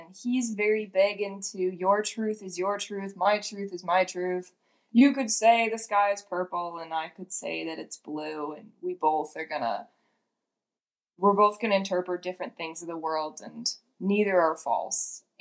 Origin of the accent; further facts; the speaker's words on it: Illinois, United States; I'm from Illinois, and he was at St. John Cantius, which is deemed one of the most beautiful churches in the country.